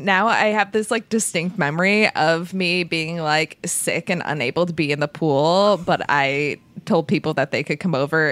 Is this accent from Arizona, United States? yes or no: no; Buffalo, New York, United States; I did have a pool growing up in Buffalo.